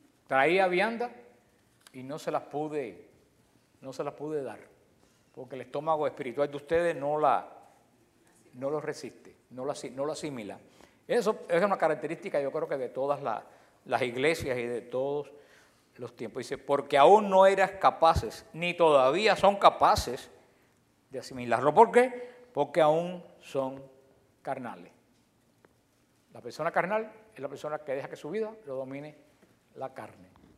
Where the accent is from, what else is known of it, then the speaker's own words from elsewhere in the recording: Cuba; en mi tierra, me imagino que en la de ustedes también, a los caballos, a los burros le ponían unas cosas aquí. Nosotros en Cuba le decíamos orejera